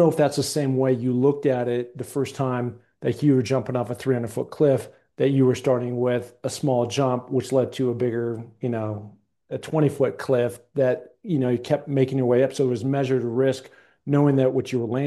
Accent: Seattle, Washington, United States; I started climbing little things up in the Northwest. I grew up in Seattle.

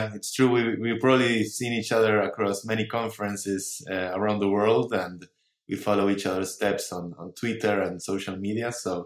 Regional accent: Argentina; You know, I come from Argentina, which is a developing country.

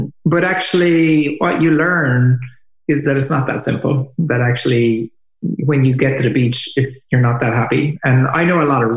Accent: Ireland; As Irish people.

